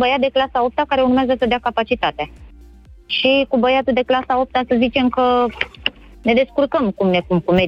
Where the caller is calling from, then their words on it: Giurgiu, Giurgiu County, Romania; din Giurgiu, am mai vorbit cu voi.